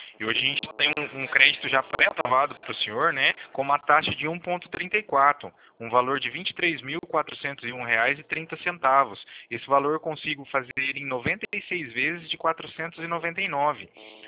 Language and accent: Portuguese; Cornélio Procópio, Paraná, Brazil; eu sou de Cornélio Procópio, próximo de Londrina, do Paraná.